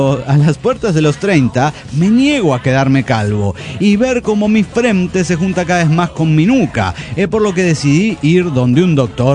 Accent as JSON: {"language": "Spanish", "region": "San José", "country": "Costa Rica", "said": "Hola, ¿cómo están, amigos? … de San José de Costa Rica."}